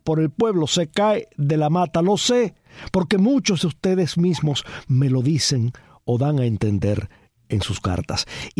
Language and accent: Spanish; Cuba; Los cubanos, como cubanos no podemos abandonar la esperanza